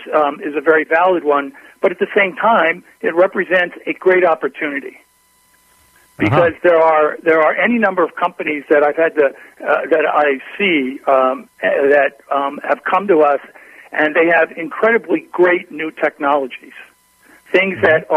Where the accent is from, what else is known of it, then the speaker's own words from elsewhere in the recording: Austin, Texas, United States; I'm from Austin, Texas, and we have a we're very fortunate.